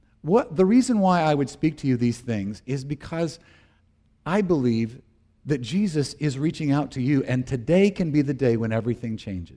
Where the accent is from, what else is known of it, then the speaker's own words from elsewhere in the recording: Deep South, United States; I grew up in the Deep South, in the Bible Belt.